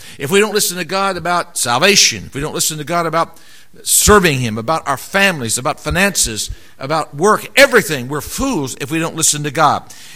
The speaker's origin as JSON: {"language": "English", "town": "Wayne", "region": "West Virginia", "country": "United States", "tie": "born or raised there", "said": "I grew up in West Virginia, and I shined shoes on the street corners of Wayne, West Virginia, my hometown, small town."}